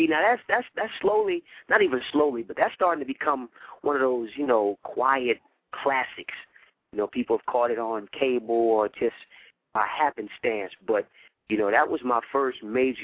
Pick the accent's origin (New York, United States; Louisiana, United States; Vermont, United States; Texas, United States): Louisiana, United States; New Orleans; So I'm from New Orleans, so that's, you know, that's where I started from.